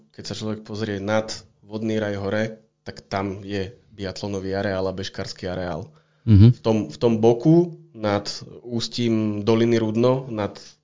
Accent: Vyhne, Banská Bystrica Region, Slovakia; Ja som pôvodom z Vyhieň.

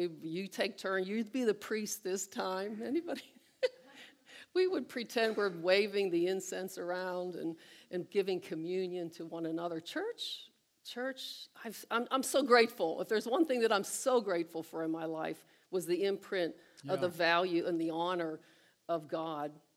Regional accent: Butler, Pennsylvania, United States; I grew up here in Butler, and it seemed like everybody, my dad worked at the mill.

